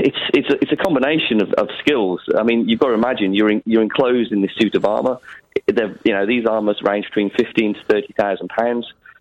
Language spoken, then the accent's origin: English; West Midlands, United Kingdom; I'm actually from Worcestershire.